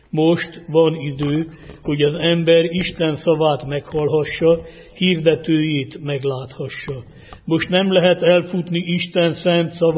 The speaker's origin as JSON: {"language": "Hungarian", "town": "Dombóvár", "region": "Tolna", "country": "Hungary", "tie": "born or raised there", "said": "A saját szülővárosomban, Dombóváron lett volna ez a költő találkozó"}